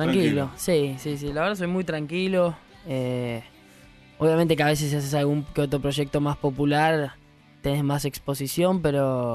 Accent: Vicente López, Buenos Aires Province, Argentina; Crecí por ahí, por zona norte, fui siempre al mismo colegio, al San Gregorio.

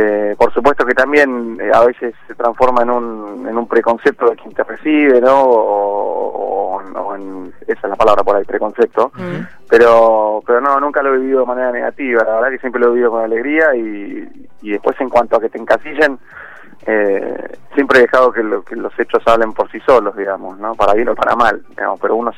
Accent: Mar del Plata, Buenos Aires Province, Argentina; Sí, sí, yo soy de Mar del Plata, como toda mi familia. Fui a estudiar a Buenos Aires y tuve la oportunidad de vivir afuera por estudios.

